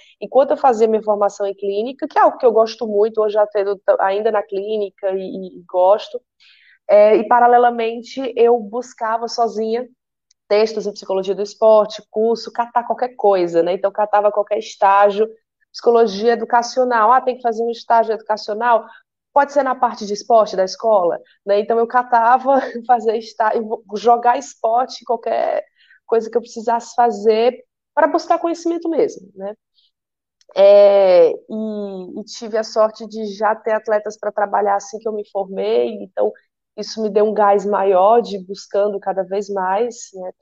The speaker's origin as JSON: {"language": "Portuguese", "town": "Fortaleza", "region": "Ceará", "country": "Brazil", "tie": "born or raised there", "said": "Então nasci em Fortaleza e fiz a minha graduação em psicologia lá, o meu mestrado também em psicologia lá."}